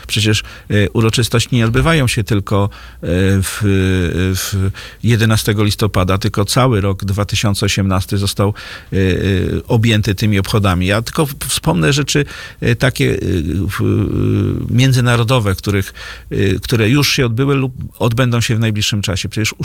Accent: Greater Poland Voivodeship, Poland; ja jestem z Wielkopolski. Panie redaktorze, ja jestem z Wielkopolski.

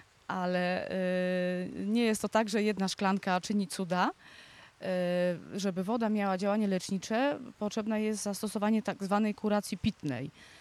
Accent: Szczawnica, Lesser Poland, Poland; Ja tutaj jestem od urodzenia. Pani jest... Mieszkam w Szawnicy, urodziłam się w Szawnicy.

